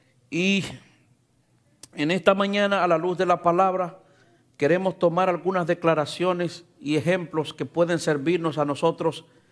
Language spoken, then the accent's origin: Spanish; Santo Domingo, Distrito Nacional, Dominican Republic; Yo provengo de Santo Domingo, o sea, República Dominicana.